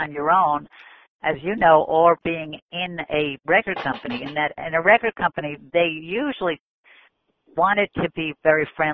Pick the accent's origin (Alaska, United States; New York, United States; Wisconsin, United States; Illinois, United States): New York, United States; Queens; It was out in Queens where I grew up. I mean, not exactly the same place, but I grew up in Queens.